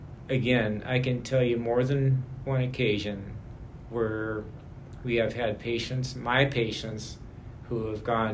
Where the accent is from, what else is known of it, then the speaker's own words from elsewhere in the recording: Topeka, Kansas, United States; we had job offers in Fergus Falls and one in my hometown in Topeka, Kansas.